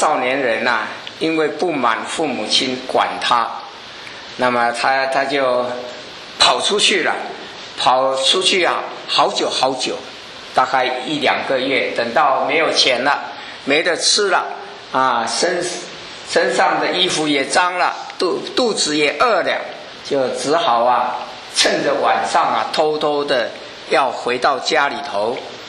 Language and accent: Chinese; China; born there; 我们特别啊出生在中国的这一代的人